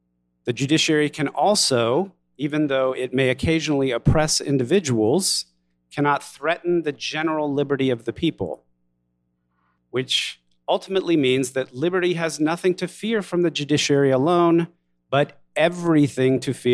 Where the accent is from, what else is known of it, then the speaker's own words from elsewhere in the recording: Texas, United States; Now, this may seem obvious to you here in Wisconsin, but I'm from Texas.